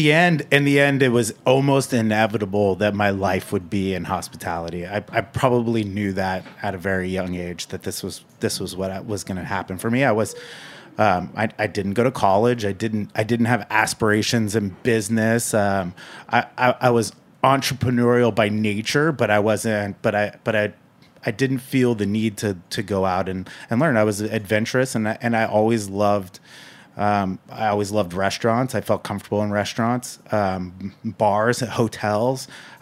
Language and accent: English; Napa, California, United States; So I've lived in New York for almost 18 years, maybe longer than that. I'm from Napa. I grew up in wine country.